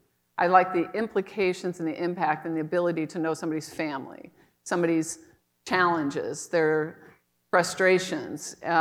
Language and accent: English; Sioux City, Iowa, United States; also born or lived in New York; now in Minnesota, United States; We're not going back to the Midwest. She's from Peoria. And I'm from Sioux City.